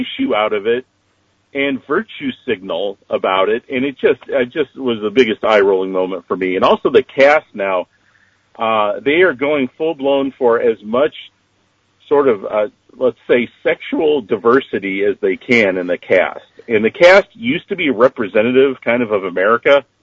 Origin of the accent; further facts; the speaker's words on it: Midwest, United States; I will say, as a native Midwesterner, uh-huh. I'm offended when you don't say guys.